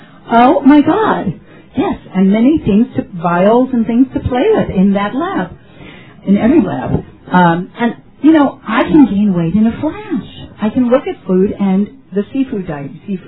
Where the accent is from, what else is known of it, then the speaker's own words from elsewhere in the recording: Los Angeles, California, United States; I am from Los Angeles, Sherman Oaks to be specific. So it's the San Fernando Valley. We have a lot of Valleyites here.